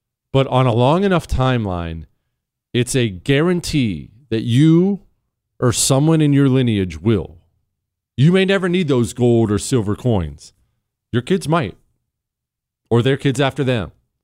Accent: Ohio, United States; born there; You know, I was born in Ohio.

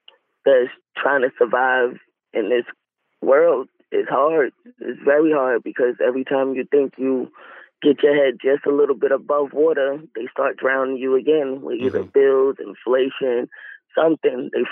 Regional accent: Long Island, New York, United States; now in Wilkes-Barre, United States; No, I'm originally from New York.

